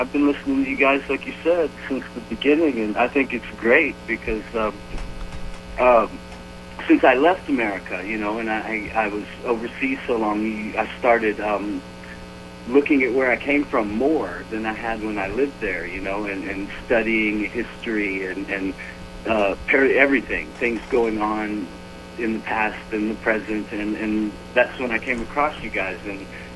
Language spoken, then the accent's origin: English; Harrodsburg, Kentucky, United States; Yeah, well, I'm from Kentucky. I grew up near the place, Bergen in Harrodsburg.